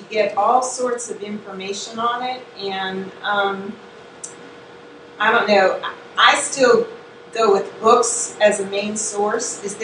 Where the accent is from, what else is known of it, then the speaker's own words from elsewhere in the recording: Enterprise, Alabama, United States; I'm from Enterprise, Alabama.